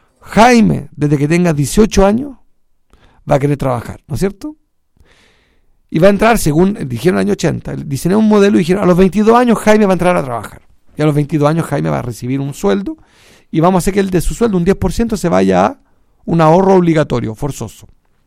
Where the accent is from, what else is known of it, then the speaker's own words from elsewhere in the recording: Chile; porque somos solidarios los chilenos entre nosotros.